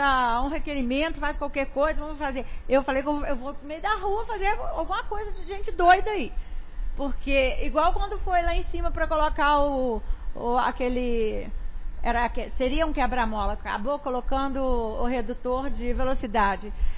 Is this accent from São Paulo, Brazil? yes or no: no; Bicas, Minas Gerais, Brazil; E eu sou filha de Bicas, cresci, nasci aqui, comerciante em Bicas, trabalhei demais.